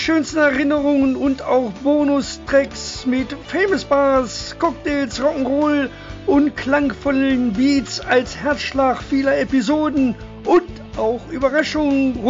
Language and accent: German; Clausthal-Zellerfeld, Lower Saxony, Germany; born there; Als Erstklässler in meiner Geburtsstadt Clausthal-Zellerfeld